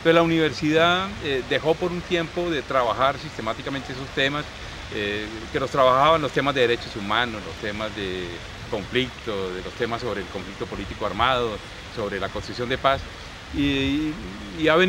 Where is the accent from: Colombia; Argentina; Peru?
Colombia; Lo digo como un colombiano, que desde que nació lo que ha conocido son noticias, anécdotas, hechos de guerra y de violencia.